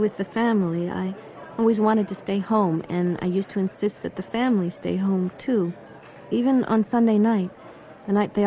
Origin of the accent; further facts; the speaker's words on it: Newark, New Jersey, United States; born there; I was born in Newark on 11th Street.